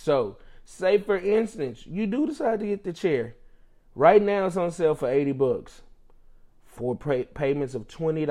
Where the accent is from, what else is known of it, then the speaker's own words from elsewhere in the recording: Memphis, Tennessee, United States; But, yes, nonetheless, I am from Memphis. I am from the great area of Raleigh, a.k.a. Murder 8, man.